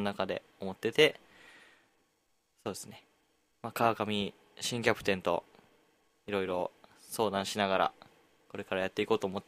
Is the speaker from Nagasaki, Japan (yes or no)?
no; Nara, Japan; 僕らの奈良、地元の奈良の初の ね今年初の試合なんで